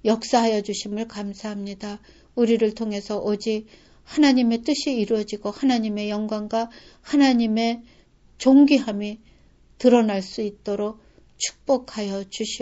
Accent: South Korea; 우리가 크리스천이지만 한국 사람으로서

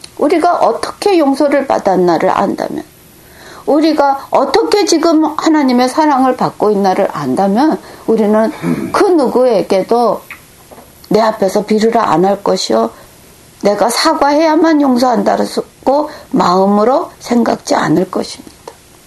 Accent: South Korea; 저도 한국 사람이고

